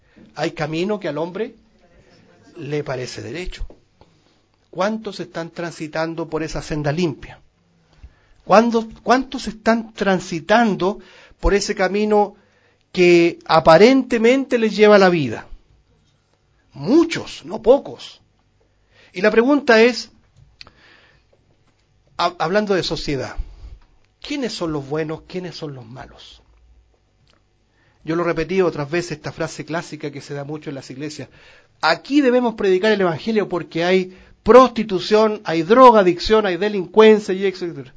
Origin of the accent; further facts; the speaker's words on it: Chile; Nosotros como chilenos tenemos algunos ejemplos.